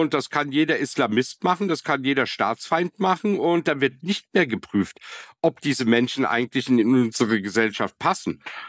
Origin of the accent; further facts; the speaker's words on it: Germany; born there; Ich bin vor 53 Jahren in Deutschland geboren worden und wollte jetzt vor einigen Jahren die deutsche Staatsbürgerschaft annehmen. Ich bin voll integriert